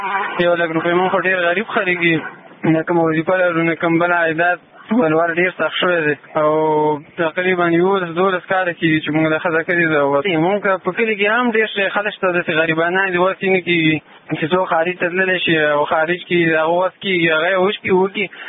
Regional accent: Khost, Afghanistan; د خوست ولایت اوسیدونکی یم.

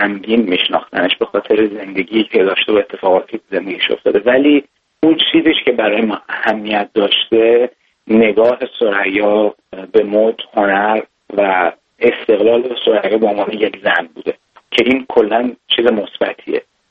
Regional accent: Iran; ما ایرانی هستیم

